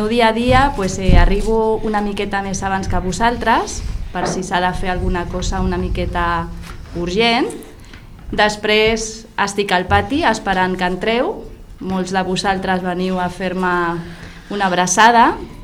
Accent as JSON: {"language": "Catalan", "town": "Esplugues de Llobregat", "region": "Catalonia", "country": "Spain", "tie": "born there", "said": "Jo vaig néixer aquí a Esplugues, al barri del centre."}